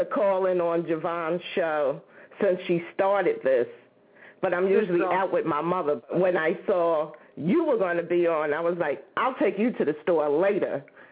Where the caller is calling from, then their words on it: New Jersey, United States; from North New Jersey.